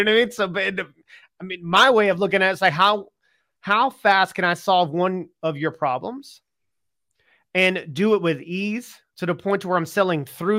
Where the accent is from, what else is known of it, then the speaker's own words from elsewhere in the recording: United States; now in England; I'm from America and now I live in England.